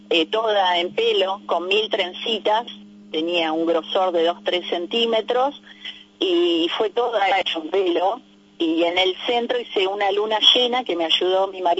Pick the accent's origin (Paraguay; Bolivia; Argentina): Argentina; yo a veces prefiero más ser argentina